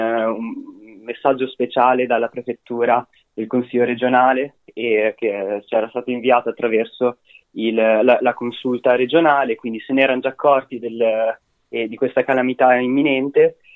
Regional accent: Imola, Emilia-Romagna, Italy; io sono di Imola

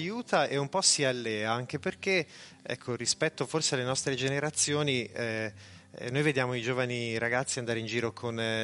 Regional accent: Milan, Lombardy, Italy; e io sono milanese pentito

